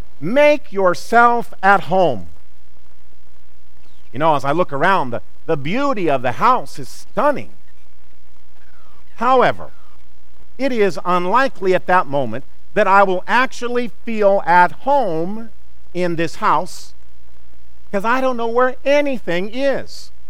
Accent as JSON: {"language": "English", "region": "Missouri", "country": "United States", "tie": "born or raised there", "said": "I grew up in Missouri."}